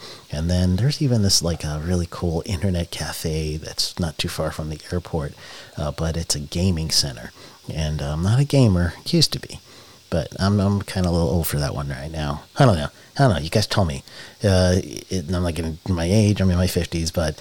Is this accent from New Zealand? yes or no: no; Guyana; So kudos to my home country. And yeah, that's for Guyana.